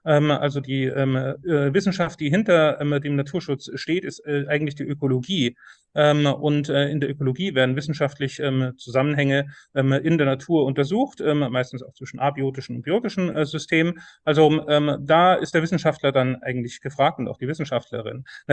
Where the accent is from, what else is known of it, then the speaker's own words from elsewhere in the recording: Bavaria, Germany; wenn ich nach Bayern zurückkomme, ich lebe aktuell in Sachsen, aber wenn ich nach Bayern zurückkomme und ich sehe das indische Springkraut, dann ist das meine Heimat.